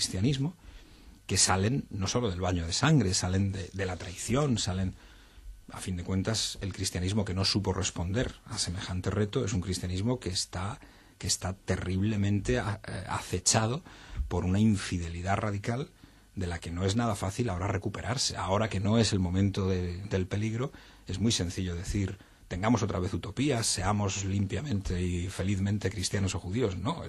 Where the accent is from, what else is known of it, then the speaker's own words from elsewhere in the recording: Valencian Community, Spain; Gabriel Miró, que además es poeta de mi tierra, ¿no? Es, bueno, la maravilla del Mediterráneo, la maravilla del campo, la maravilla del cielo